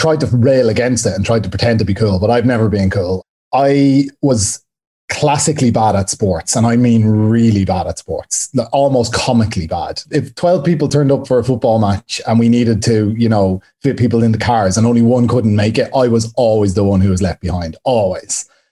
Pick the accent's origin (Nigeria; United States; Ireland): Ireland; But I grew up in Ireland in a really nice home with, you know, we were moderately well off and we never wanted anything.